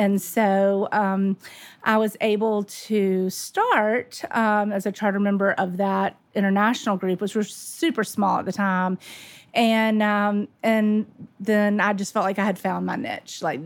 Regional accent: Birmingham, Alabama, United States; So I grew up in Birmingham, Alabama.

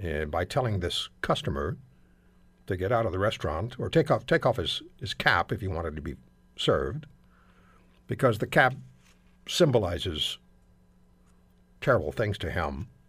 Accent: Canada; So as one Canadian, I'm inclined to want to apologize to that American for who was so insulted.

